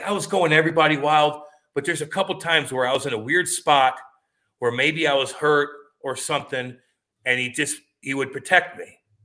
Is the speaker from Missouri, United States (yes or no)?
yes; St. Louis, Missouri, United States; growing up in St. Louis, like I kind of, like everything was kind of, in the early 90s, hockey in St. Louis was, we had the rinks